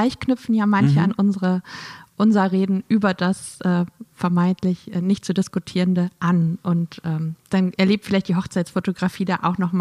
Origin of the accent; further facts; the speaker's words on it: Lower Saxony, Germany; Ich bin ja in Friesland aufgewachsen.